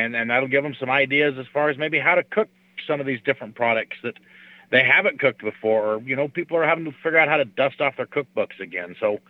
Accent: Idaho, United States; I'm from Southern Idaho.

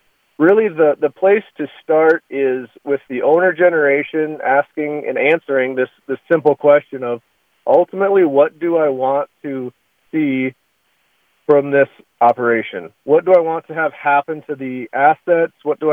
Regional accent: South Dakota, United States; I'm born and raised in East Central South Dakota and been involved in various aspects of ag for my entire career

